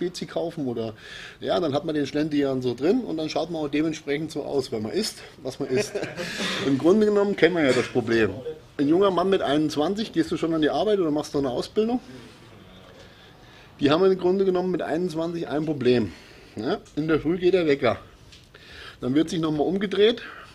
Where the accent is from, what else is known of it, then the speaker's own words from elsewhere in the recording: Bavaria, Germany; In Bayern sagt es bei uns da, wo ich herkomme, ist es mittlerweile so, da kriegst du an jeder Metzgerei oder an jeder Ecke eine schöne Leberkässemmel, ne, und eine Wurstsemmel.